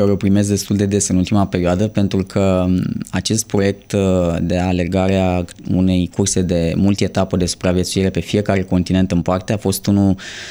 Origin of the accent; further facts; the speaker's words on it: Romania; feedback-ul pe care l-am primit din afară de la oameni cu care am alergat spunând că eu vin din România a fost unul foarte, foarte bun.